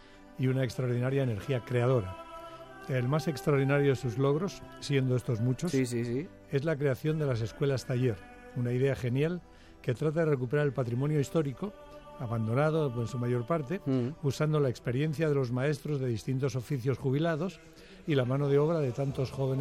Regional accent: Castile and León, Spain; los dos somos castellanos viejos de la montaña palentina, donde yo creo que se encuentra la mayor concentración de arte románico del mundo.

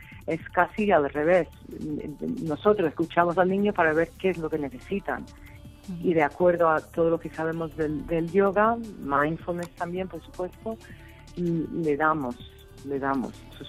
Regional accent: United States; Spanish is a second language; en ese momento estaba viviendo en Estados Unidos, que soy norteamericana.

